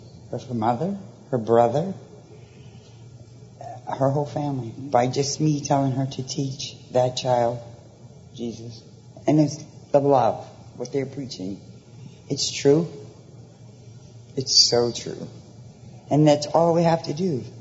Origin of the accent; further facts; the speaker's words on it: Florida, United States; I'm from Florida. I haven't been here in 10 years.